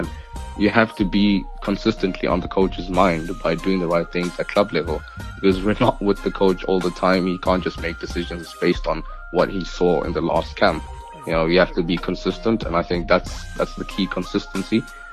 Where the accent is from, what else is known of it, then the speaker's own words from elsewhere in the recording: South Africa; a young player from South Africa that was born and bred in South Africa